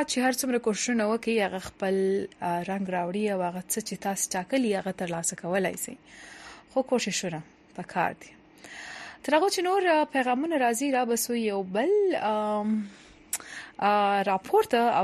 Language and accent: Pashto; Helmand, Afghanistan; نو زه د هلمند څخه یم